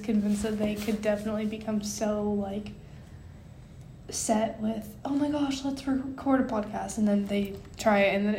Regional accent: San Diego, California, United States; But I'm from San Diego, California, and I feel like a lot of the way that education was there for me has influenced me to be a teacher

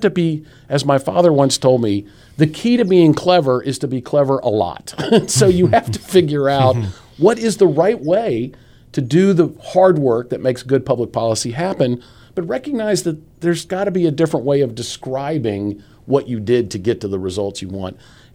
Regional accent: Raleigh, North Carolina, United States; also born or lived in Washington, D.C.; I grew up in Raleigh and went to live in Washington, D.C. after college and came back to the state in 1996

